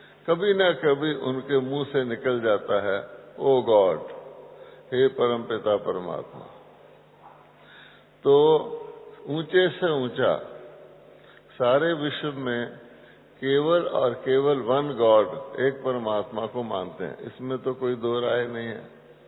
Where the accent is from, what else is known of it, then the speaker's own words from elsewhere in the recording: Maharashtra, India; मैं महाराष्ट्र का रहने वाला हूं